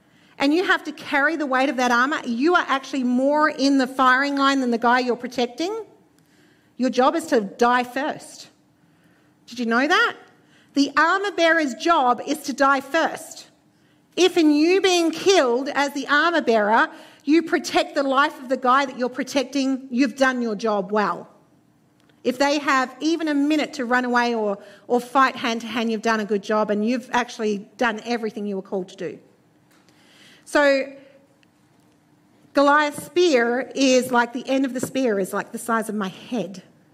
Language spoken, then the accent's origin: English; New Zealand; As Yoshi told you, I'm from New Zealand. There's more sheep than people over there.